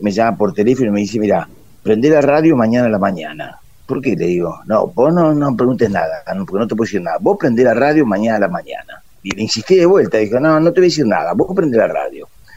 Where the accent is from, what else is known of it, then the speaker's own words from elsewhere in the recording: Buenos Aires, Argentina; born there; Yo nací en Capital Federal, soy casado, tengo 7 hijos y 22 nietos. Nací en el año 1940, cumplí el otro día 83 años.